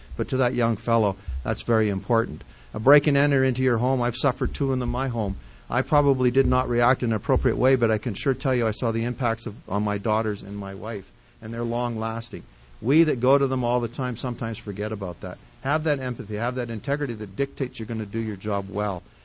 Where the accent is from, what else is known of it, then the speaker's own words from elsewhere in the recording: Edmonton, Alberta, Canada; now in Lethbridge, Canada; born and raised in Edmonton, and no slight to it, but it's a good place to be from, far away from, in my opinion.